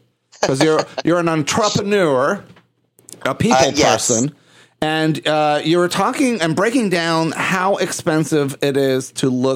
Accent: Puerto Rico; You know, I grew up in Puerto Rico and we went through a lot of hurricanes.

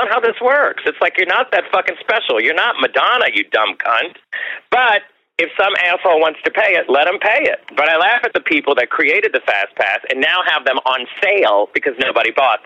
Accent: Louisiana, United States; Oh, God. Well, I mean, Louisiana, it's a lot of food. But what stands out?

